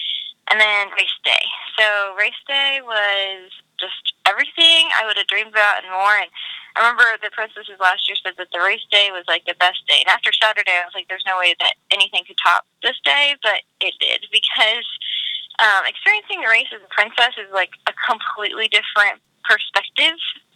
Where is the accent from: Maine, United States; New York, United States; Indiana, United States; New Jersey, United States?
Indiana, United States; Peru; I'm from Peru, and Peru is, like, we have the Circus City Parade.